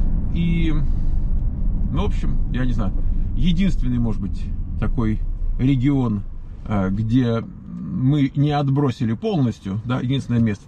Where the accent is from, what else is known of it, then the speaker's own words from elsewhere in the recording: Moscow, Russia; Вот я вырос в Москве, я прожил там 34 года своей жизни.